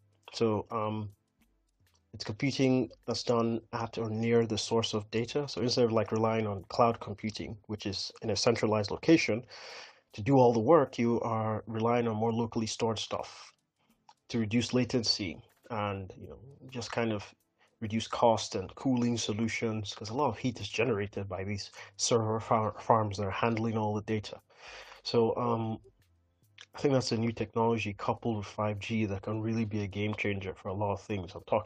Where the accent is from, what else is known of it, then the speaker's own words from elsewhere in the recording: Kaduna State, Nigeria; now in United Kingdom; I was born and bred in Nigeria, Kaduna to be specific. And I'm currently studying user experience, research and design in the UK.